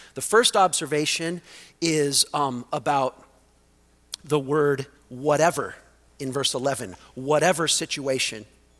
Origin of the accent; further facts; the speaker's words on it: North Hollywood, California, United States; I grew up in North Hollywood, lots of chances to see actors and athletes.